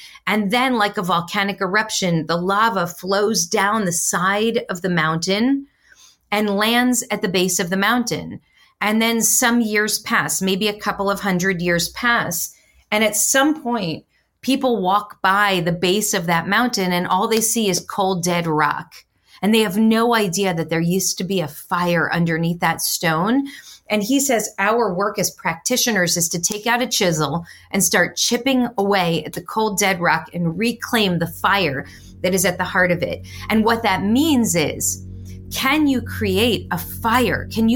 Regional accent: United States; I, as an American rabbi, believe that part of my responsibility is to help the diaspora communities envision a different kind of future

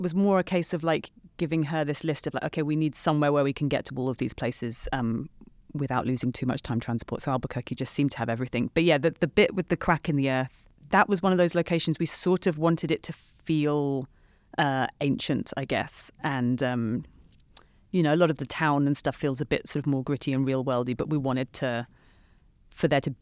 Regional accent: England, United Kingdom; now in United States; And yeah, like I said, I'm English and Veronica, she's Polish.

